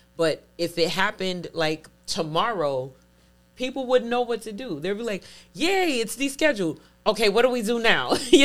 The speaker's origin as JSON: {"language": "English", "town": "Brooklyn", "region": "New York", "country": "United States", "said": "I'm from Brooklyn, so I remember like the paddy wagons going through the projects, just rounding up the same people every single weekend."}